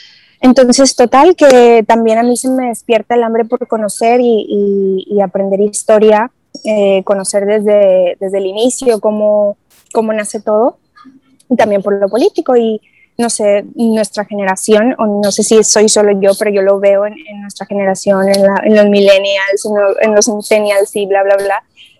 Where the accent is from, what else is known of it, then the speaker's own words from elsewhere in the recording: Mexico; also born or lived in United States / Nuevo Laredo; now in Spain; Hace 3 años que me casé y me mudé para España. Yo soy mexicana, nací en Estados Unidos, pero me considero mexicana, vivo en México, muy cerca de Dania, en Monterrey. Yo vivía en Nuevo Laredo